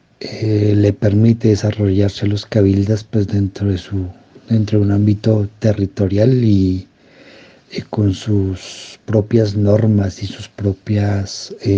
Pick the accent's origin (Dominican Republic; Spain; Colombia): Colombia; Bogotá; Soy indígena muisca de Suba desde que tengo uso de razón. Hago parte del Cabildo. Por parte de mis abuelas y mis abuelos, hago parte del clan de los Ceras